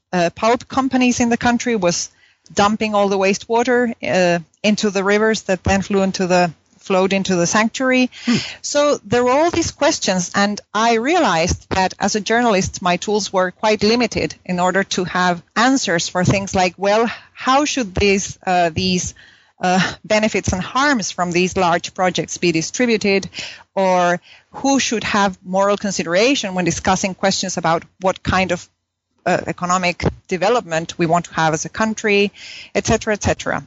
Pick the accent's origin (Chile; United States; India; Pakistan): Chile; Punta Arenas, Magallanes; English is a second language; And I grew up in Punta Arenas. I was lucky enough that my mom was an English teacher at the British school there, so I learned English as a child